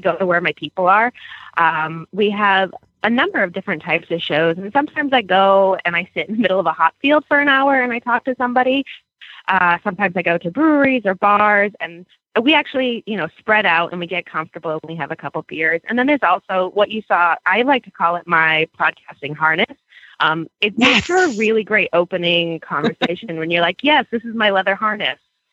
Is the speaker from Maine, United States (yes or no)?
yes; Maine, United States; yeah, I'm from Maine. That's where we are located.